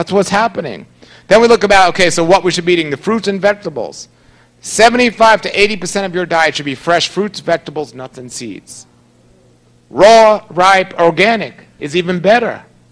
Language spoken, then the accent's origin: English; New York City, New York, United States; For example, I'm from New York City.